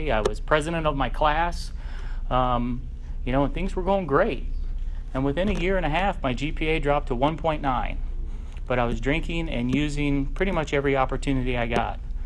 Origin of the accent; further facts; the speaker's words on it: Greenwood, Indiana, United States; also born or lived in South Bend; we moved from South Bend to Greenwood, Indiana in 1986, and I went to Center Grove High School.